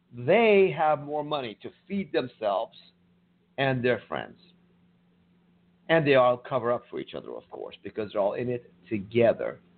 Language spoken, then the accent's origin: English; Iran; moved away as an adult; now in United States; I came from Iran having no freedoms there. The government can put you in jail, throw away the key, notify nobody, summary trial, no trial, execution.